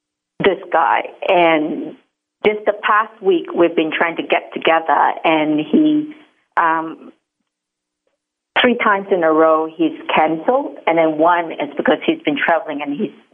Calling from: Sydney, New South Wales, Australia; I am calling from Sydney, Australia today.

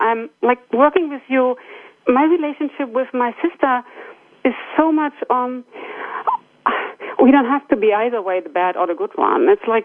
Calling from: Rosengarten, Lower Saxony, Germany; Oh, I'm calling in from Rosengarten in Germany. It's close to Hamburg.

